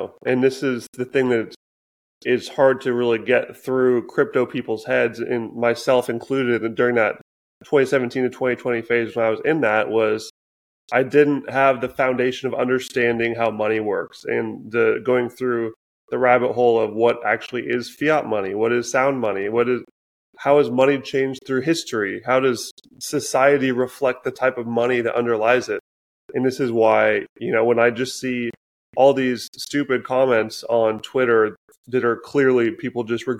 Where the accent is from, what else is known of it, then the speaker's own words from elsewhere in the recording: Seattle, Washington, United States; also born or lived in Portland; From the northwest of the U.S., so the Seattle area. I was born in Portland, moved up to Seattle area.